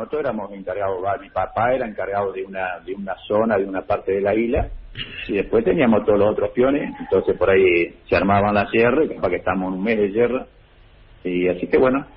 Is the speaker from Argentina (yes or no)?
yes; Las Cuevas, Entre Ríos, Argentina; yo soy de Entre Ríos, Las Cuevas, departamento Diamante.